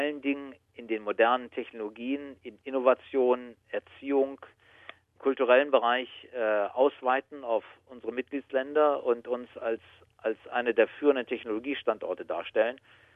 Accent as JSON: {"language": "German", "region": "Rhineland-Palatinate", "country": "Germany", "tie": "born or raised there", "also_born_or_lived": "Bavaria", "moved": "yes", "said": "Aber bin groß geworden in der Pfalz und dort auch mein Abitur abgelegt. Und das ist, würde ich so als meine Heimat in Deutschland betrachten."}